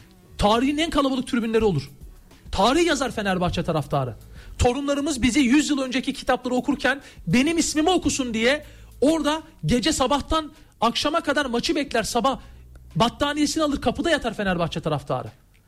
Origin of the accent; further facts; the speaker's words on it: Bulancak, Giresun, Turkey; ben Giresunluyum